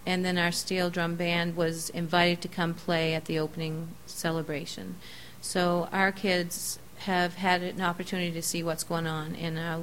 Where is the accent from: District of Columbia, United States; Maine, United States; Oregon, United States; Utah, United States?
Maine, United States; Stratton; from Stratton, and I represent the Stratton Summer Rec Program.